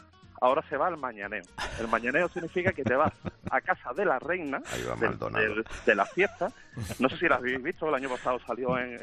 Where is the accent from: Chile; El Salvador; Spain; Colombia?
Spain; Huelva, Andalusia; now in San Juan del Puerto, Spain; yo vengo de la ciudad de Huelva, que está limítrofe a San Juan del Puerto